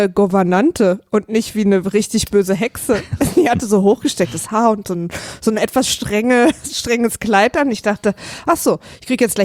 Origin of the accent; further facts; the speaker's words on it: East Germany, Germany; Ich komme aus dem Osten